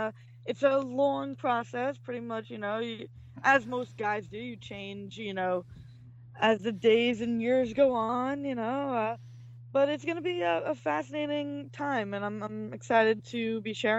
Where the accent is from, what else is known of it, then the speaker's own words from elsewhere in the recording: New York, United States; accent: New York; My New York accent should be pretty deep.